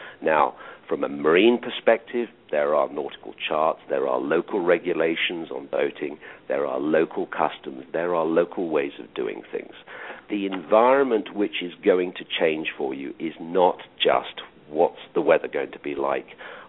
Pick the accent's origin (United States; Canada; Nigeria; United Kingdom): United Kingdom; England; I used to think, being an Englishman, that coming over the Atlantic was probably the furthest and nastiest journey I could encounter